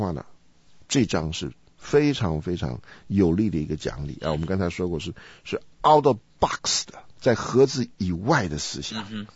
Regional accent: China; 因为我们中国人一提到祈求，就好像是有一个角色跪在另外一个角色面前呢

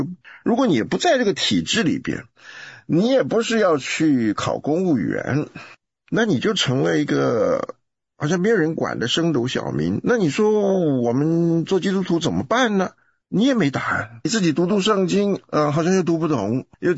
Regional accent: Taiwan; 我以前不知道这个问题的严重啊，因为我在台湾长大嘛

